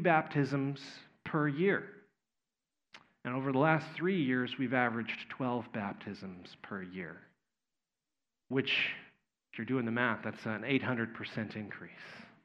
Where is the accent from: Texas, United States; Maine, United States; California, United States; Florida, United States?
Texas, United States; accent: Texas; No, once again, maybe my Texas accent is blurring that A a little bit.